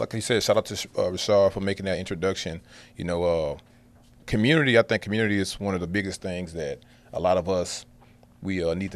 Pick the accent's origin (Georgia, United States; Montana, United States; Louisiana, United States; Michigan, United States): Louisiana, United States; now in Houston, United States; I'm going to say this because I'm from Louisiana.